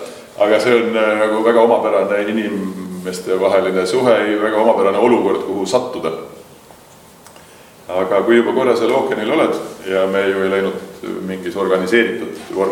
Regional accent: Reina, Saare County, Estonia; Et ma ise olen Reina külast pärit. Et kui te sõidate mandri poole, siis viimane küla enne Väina tammi ongi Reina. Ja siis seal sünd, elanud kasvanud.

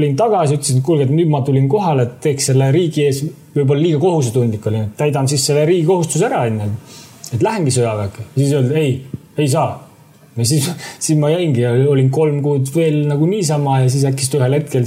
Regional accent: Saare County, Estonia; olen loomulikult saarlane, olen uhk, et olen saarlane

